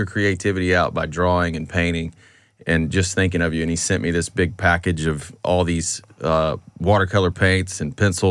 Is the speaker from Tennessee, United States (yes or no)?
no; South Carolina, United States; I know about that from growing up in South Carolina